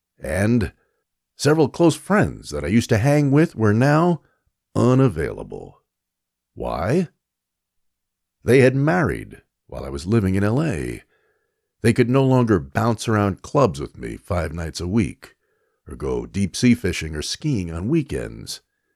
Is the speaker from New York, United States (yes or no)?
yes; New York, United States; Growing up in New York, I was always in love with the West Coast.